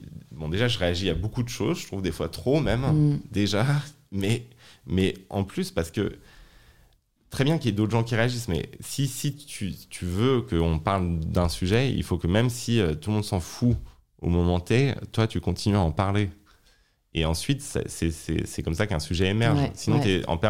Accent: France; mais aussi en tant que française qui a vu son pays abandonner ses capacités industrielles

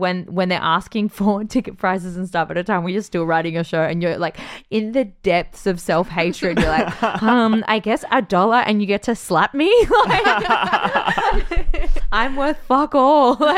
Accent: Australia; oh, so it's 10 grand to do Ed Fringe as an Australian artist.

